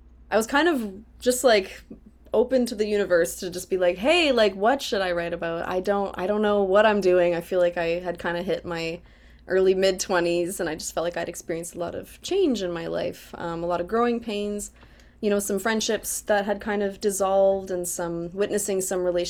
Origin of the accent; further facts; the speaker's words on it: Alberta, Canada; also born or lived in Fort McMurray; I am a Métis alternative folk singer-songwriter based in Edmonton, but I was born in Fort McMurray, Alberta, and moved just outside of Edmonton to an acreage when I was little.